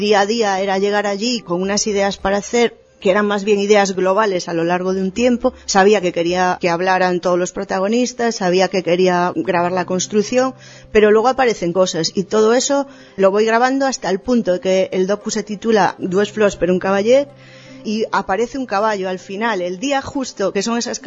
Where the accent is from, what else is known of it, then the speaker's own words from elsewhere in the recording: Galicia, Spain; moved away; Aunque yo soy gallega y llevo aquí un tiempo